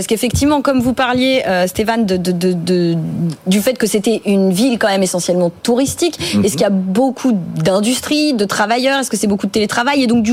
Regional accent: Brittany, France; Non, je suis breton.

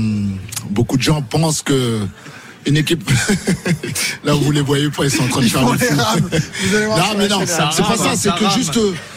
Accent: Senegal; Je vais parler plus du Sénégal parce que je suis sénégalais.

